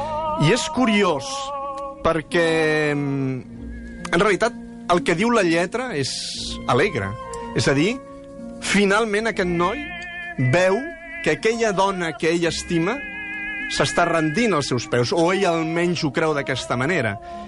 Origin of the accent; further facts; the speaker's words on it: Cardona, Catalonia, Spain; jo mateix sóc de poble, sóc de Cardona